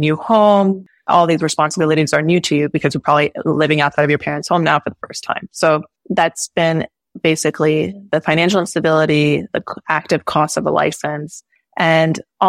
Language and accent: English; New York City, New York, United States; So I'm originally from New York, and so I didn't think too much about leaving New York City itself.